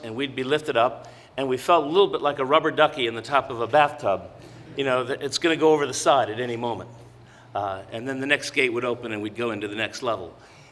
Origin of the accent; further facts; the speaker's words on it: Toledo, Ohio, United States; I grew up in Toledo, Ohio, actually, and I'd always wanted to get to know the Great Lakes better than I did.